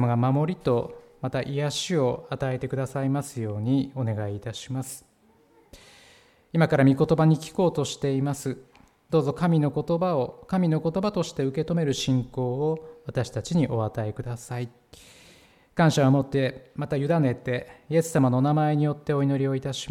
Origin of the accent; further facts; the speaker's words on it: Hokkaido, Japan; moved away as an adult; also born or lived in Ishikawa Prefecture; もともと北海道の出身ですけれども、10年間石川県で牧師をしておりまして、この4月にこちらに赴任をしてまいりました。